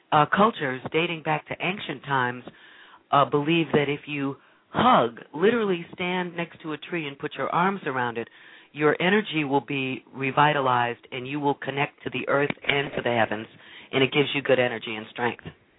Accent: Detroit, Michigan, United States; I love New York City, and I love my hometown, which is where I am now, which is Detroit. Hello, Detroit.

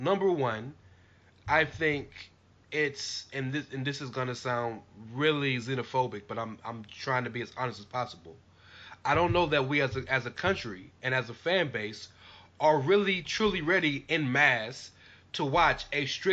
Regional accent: Houston, Texas, United States; Dallas, like, sucks, but I'm from Houston, so I'm supposed to say that.

